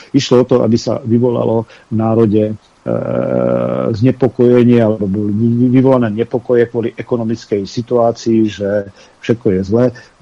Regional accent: Košice Region, Slovakia; ja som vyrastal pri Šírave, tie 80. roky, to už bola Amerika prakticky.

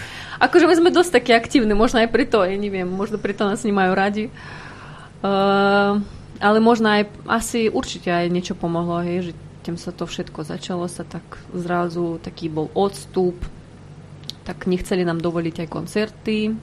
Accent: Russia; Slovak is a second language; now in Slovakia; som povedala, že nie som Ukrajinka, proste som Ruska a rozumiem všetko, čo mi rozprávate.

